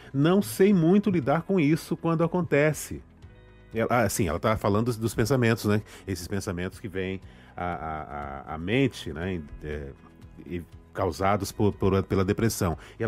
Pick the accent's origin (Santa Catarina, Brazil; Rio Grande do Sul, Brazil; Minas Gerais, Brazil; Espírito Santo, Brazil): Espírito Santo, Brazil; Sim, vem lá do meu estado, do Espírito Santo.